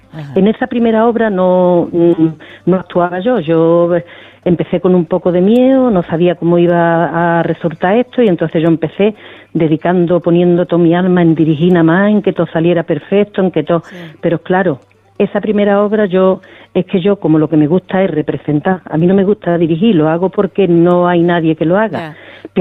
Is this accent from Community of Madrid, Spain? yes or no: no; Grazalema, Andalusia, Spain; born there; Sí, yo soy nacida aquí en Grazalema.